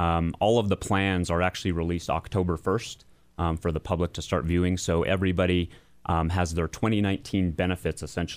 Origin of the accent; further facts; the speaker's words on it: Trinidad, Colorado, United States; I'm from Trinidad, Colorado, which is a little small town in southern Colorado.